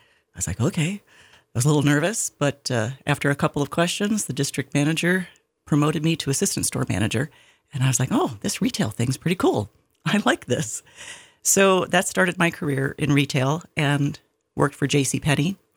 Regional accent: New York, United States; Well, I grew up in Western New York and really did not have a clue as to what I was going to do after I graduated from college with a business degree.

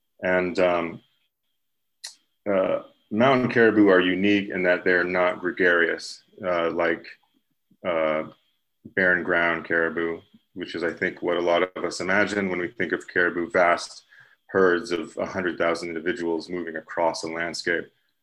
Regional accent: Los Angeles, California, United States; also born or lived in Bellefonte, Pennsylvania; And I split time growing up in the San Fernando Valley, which is part of the greater Los Angeles area, and central Pennsylvania, in a small town called Bellefonte.

